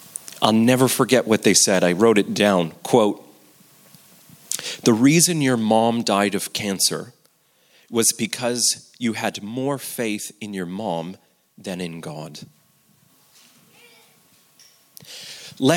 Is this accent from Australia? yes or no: no; Canada; I'm from Canada, so I felt even more at home because it was a little bit cold. It's very cold where I'm from.